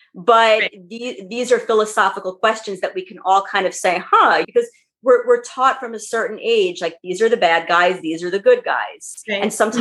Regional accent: New York, United States; So I was used to growing up in New York.

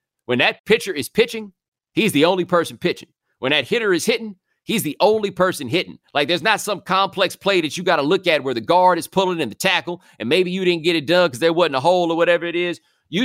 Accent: Houston, Texas, United States; Because I grew up in Houston, you know, and got the Atlanta thing.

